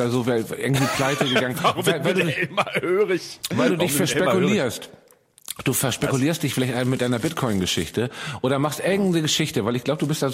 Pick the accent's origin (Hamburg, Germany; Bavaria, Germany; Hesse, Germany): Hamburg, Germany; auch ich als Hamburger